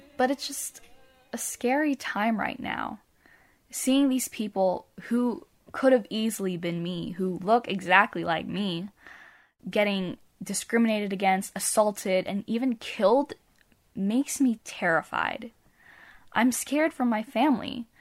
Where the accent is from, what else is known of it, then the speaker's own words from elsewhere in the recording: United States; This has been my home since I was a year old. I grew up in America